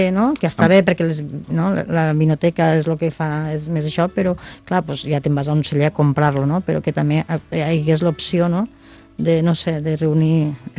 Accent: Catalonia, Spain; jo vinc del Delta, que és molt pla

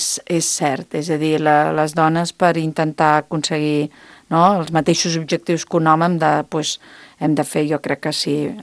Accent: Torrelavit, Catalonia, Spain; also born or lived in Lleida / Vilafranca del Penedès / Barcelona; jo vaig néixer a Lleida. Vaig estar a Torrelavit uns anys, després vaig anar als 16 anys cap a Vilafranca, al Penedès, mm-hmm. I després, quan em vaig casar, me'n vaig anar a viure a Barcelona, 10 anys. I després, doncs, vaig tornar a Sant Miquel.

